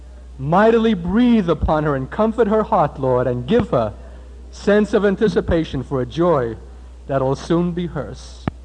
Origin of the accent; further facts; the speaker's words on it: New York City, New York, United States; though I am a New Yorker, though my formative years were spent here, though I know its streets and its atmosphere and its spirit well